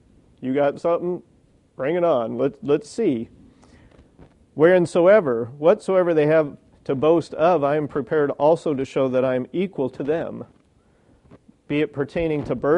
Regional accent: Massachusetts, United States; born there; I said, I was born in Massachusetts.

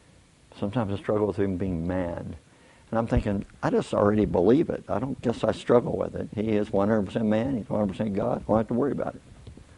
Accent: Kentucky, United States; I've been out a year or two, and I grew up in Kentucky. I went to Oklahoma after college

